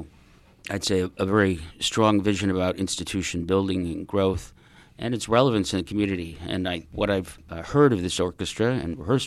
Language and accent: English; Buffalo, New York, United States; My parents took me to the Buffalo Philharmonic. I grew up in Buffalo, and I just became enamored with the art form.